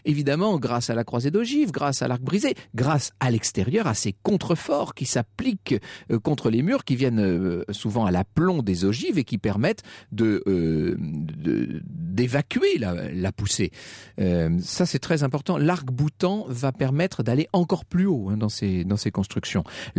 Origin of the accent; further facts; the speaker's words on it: Poitiers, Nouvelle-Aquitaine, France; Moi, je suis de Poitiers, par exemple